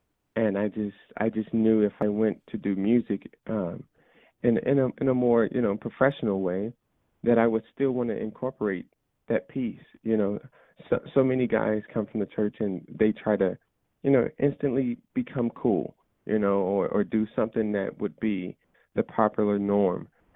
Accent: Brownsville, United States; I grew up in Brownsville, and my dad was a Baptist preacher.

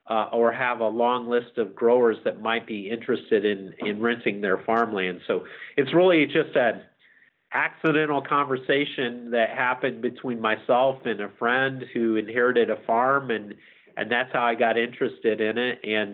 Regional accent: Lawrenceville, Illinois, United States; my background is I grew up in Southern Illinois in a small town called Lawrenceville, basketball powerhouse, back in the 70s and 80s.

